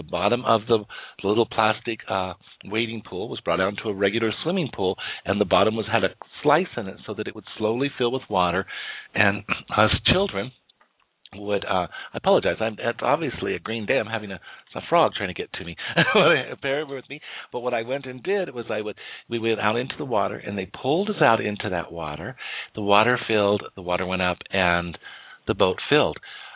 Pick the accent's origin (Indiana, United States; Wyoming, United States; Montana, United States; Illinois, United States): Wyoming, United States; At the age of 8, I was going to school, working with individuals there in my hometown of Wyoming.